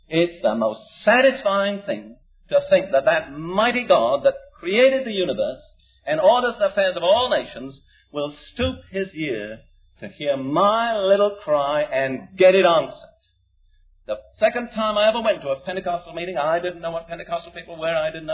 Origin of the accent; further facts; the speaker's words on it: Florida, United States; I come from Florida. We have our problems in Florida